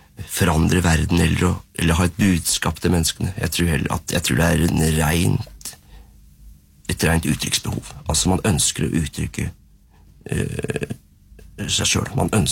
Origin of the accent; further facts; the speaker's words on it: Sandefjord, Vestfold, Norway; moved away as an adult; also born or lived in Østfold; jeg er født og oppvokst i Sandefjord, men jeg dro i Sandefjord da jeg var 19 år gammel.